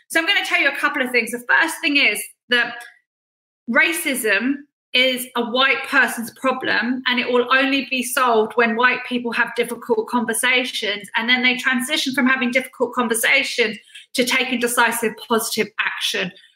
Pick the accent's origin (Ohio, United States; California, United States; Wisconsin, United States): California, United States; I grew up in California. My godparents are Jamaican. I grew up in an all-black, 500-strong Baptist congregation. I was the only white kid.